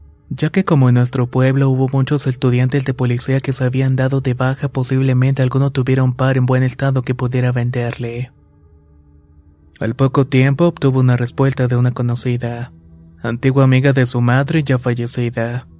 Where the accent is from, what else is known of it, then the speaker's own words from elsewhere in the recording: Venezuela; moved away; Esto que voy a contar pasó en el año 2017 cuando vivía en mi país, Venezuela.